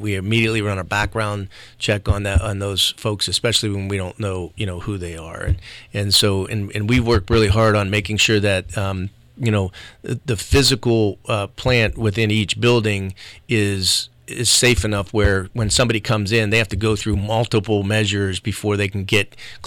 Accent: Struthers, Ohio, United States; now in Marion, United States; growing up in Youngstown and specifically Struthers

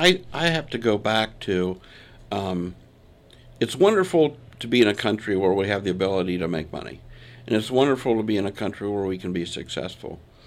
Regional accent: Columbus, Ohio, United States; born there; when I was born, we lived there for, we moved shortly after that, but I was born on South Harris Avenue in Columbus.

